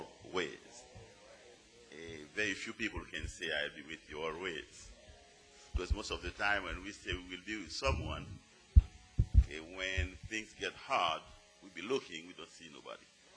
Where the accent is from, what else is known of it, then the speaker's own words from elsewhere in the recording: Haiti; now in United States; For when I came from Haiti, I came with nothing, and he has always kept me till today. That's 30 years this year. This July 17 will be 30 years since I've been in the U.S.